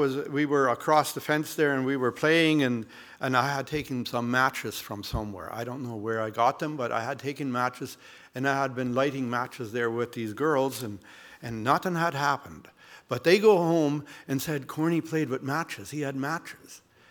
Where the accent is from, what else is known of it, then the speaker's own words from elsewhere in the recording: Mexico; So I grew up in Mexico with my parents, and my dad has been a farmer, and at heart he still is a farmer.